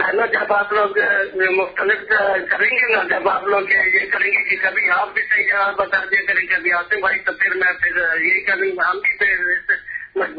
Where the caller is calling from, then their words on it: Peshawar, Khyber Pakhtunkhwa, Pakistan; بول رہا ہوں پشاور سے